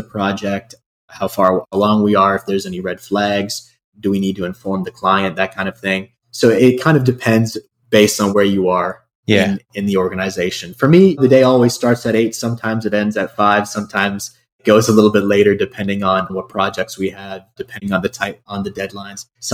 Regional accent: Ontario, Canada; I grew up in Canada for quite a while, lived just outside Toronto.

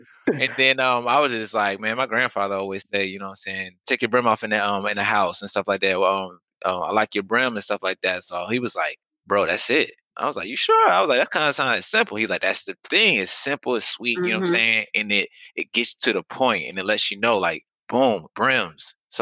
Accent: Queens, New York, United States; also born or lived in Enterprise, Alabama; Oh, I'm from Queens, New York, by the way, of Enterprise, Alabama.

